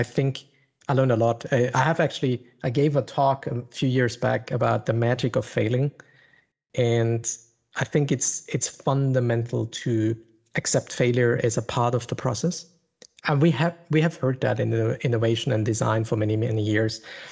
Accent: Munich, Bavaria, Germany; English is a second language; As you can hear on my accent, grew up in Germany, in the south of Germany, which is very particular, in Munich, Bavaria.

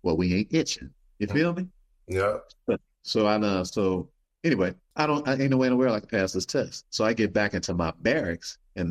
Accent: Chicago, Illinois, United States; now in Indiana, United States; That's where I live at. And I don't know anybody there because I'm from Chicago.

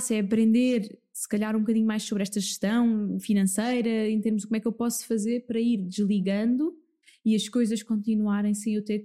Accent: Alcochete, Setúbal, Portugal; É em Alcochete, na terrinha onde eu cresci.

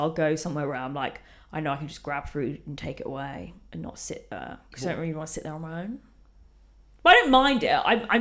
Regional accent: East of England, United Kingdom; accent: Estuary; also born or lived in West Country; now in London, United Kingdom; So I'm from the southeast. I have an estuary accent.

